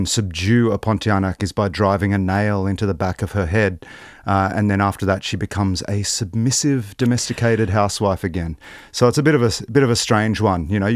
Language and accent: English; Australia; moved away as an adult; now in Kota Kinabalu, Malaysia; I was born and raised in Australia.